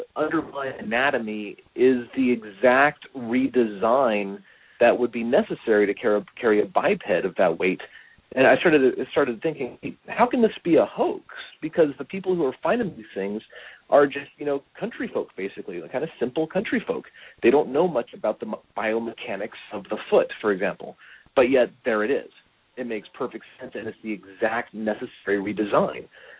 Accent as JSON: {"language": "English", "town": "Long Beach", "region": "California", "country": "United States", "tie": "born or raised there", "said": "I grew up in Long Beach, California."}